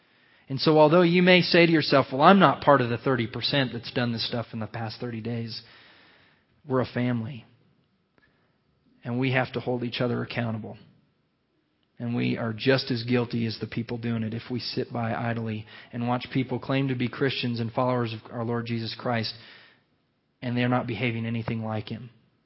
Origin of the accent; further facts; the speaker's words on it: Colorado, United States; And I was selected from Colorado Boys State to go my junior year in high school.